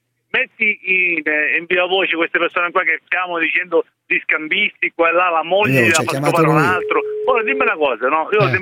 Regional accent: Varese, Lombardy, Italy; Sono di Varese, originario di Varese.

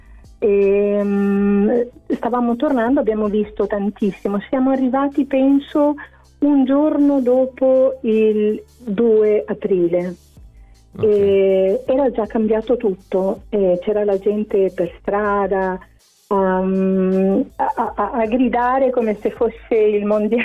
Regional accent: England, United Kingdom; In quanto inglese, sì.

